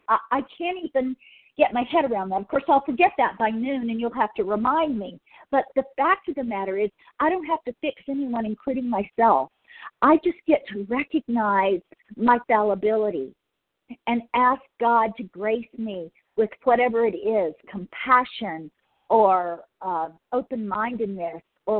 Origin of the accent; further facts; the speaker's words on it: California, United States; I'm from Southern California